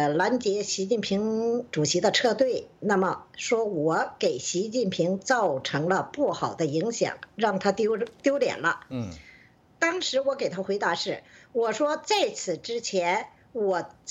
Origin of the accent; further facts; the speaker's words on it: Changchun, Jilin, China; 我是来自吉林省长春市访民